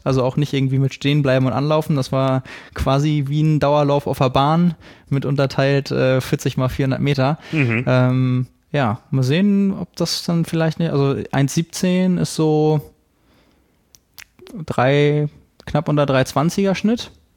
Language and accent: German; Lübeck, Schleswig-Holstein, Germany; wo es das schon seit letztem Jahr in meiner Heimatstadt gibt, hier nebenan in Lübeck